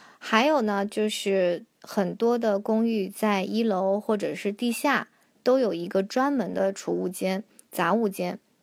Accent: Harbin, Heilongjiang, China; 我是哈尔滨的嘛，我们在冬天这个窗户也是有两层的这种窗玻璃，

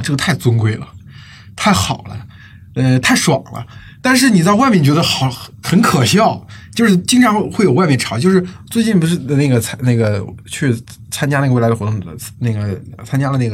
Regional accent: China; 我们中国人对于北欧有一种崇拜嘛

